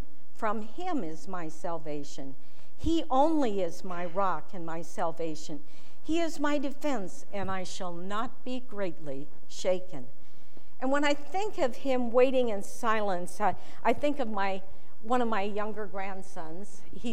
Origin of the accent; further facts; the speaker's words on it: Billings, Montana, United States; I grew up in Billings.